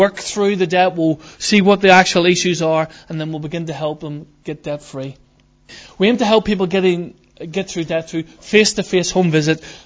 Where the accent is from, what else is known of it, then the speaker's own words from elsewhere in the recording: Ireland; Now I'm Irish, I can talk.